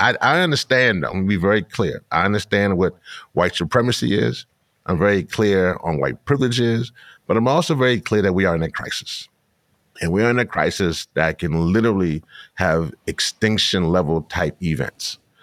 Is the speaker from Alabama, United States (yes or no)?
no; Louisiana, United States